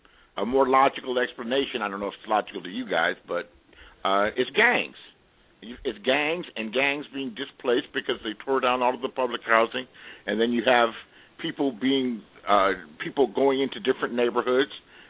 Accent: Los Angeles, California, United States; I'm from Los Angeles.

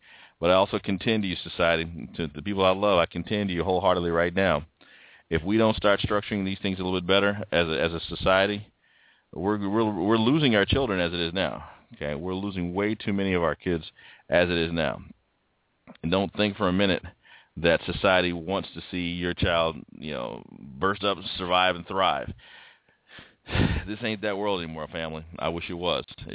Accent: Gillsburg, Illinois, United States; one of my dear friends from my hometown of Gillsburg, Illinois.

